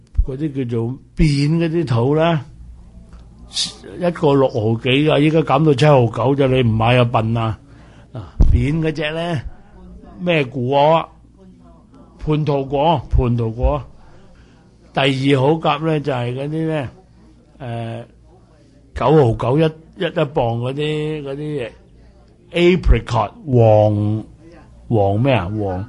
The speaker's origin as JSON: {"language": "Cantonese", "country": "China", "said": "清我哋中國人話清嘅嘢"}